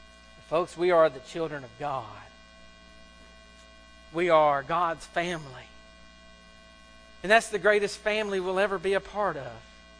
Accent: United States; as proud as I am of being an American, as proud as I am of being a citizen of the United States

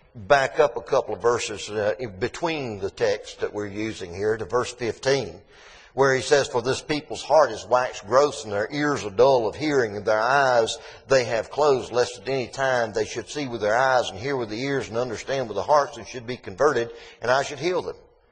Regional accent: North Carolina, United States; At home in Sampson County, and I grew up in Sampson County, so we didn't have a lot of rock.

